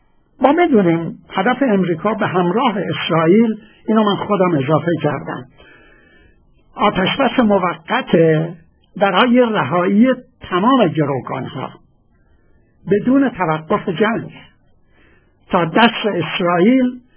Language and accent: Persian; Khuzestan, Iran; برای اینکه من بچه خوزستانم